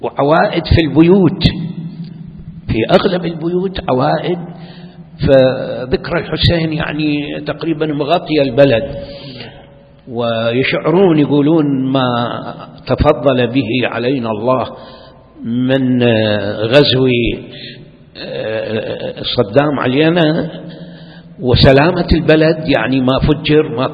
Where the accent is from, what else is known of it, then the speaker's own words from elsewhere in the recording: Iraq; باعتباري أنا عراقي المولد والمنشأ